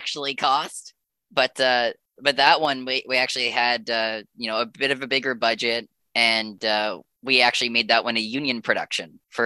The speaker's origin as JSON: {"language": "English", "region": "Alberta", "country": "Canada", "tie": "born or raised there", "also_born_or_lived": "British Columbia", "said": "I ended up flying back to Alberta, to my hometown."}